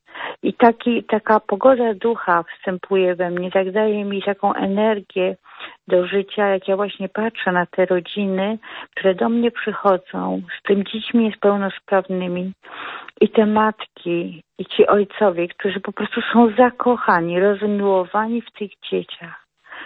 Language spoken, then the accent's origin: Polish; Poznań, Greater Poland Voivodeship, Poland; Ja jestem z Poznania